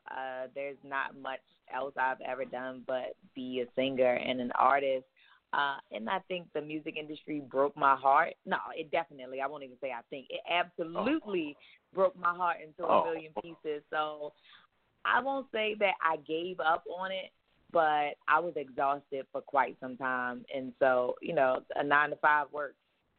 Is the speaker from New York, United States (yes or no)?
no; Baltimore, Maryland, United States; moved away as an adult; now in Atlanta, United States; Well, I'm from Baltimore. So I moved to Georgia about almost 5 years ago now.